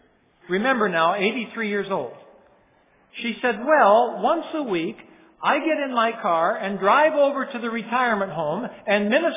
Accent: Oregon, United States; although the seminary is in Oregon, that's also my home state.

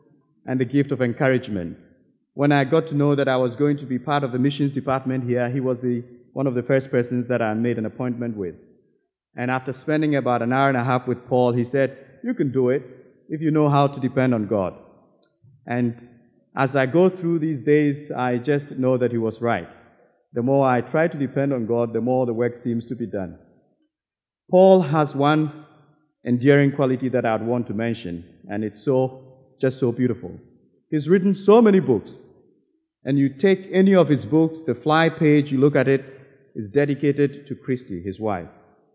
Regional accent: Ghana; I'm originally from Ghana

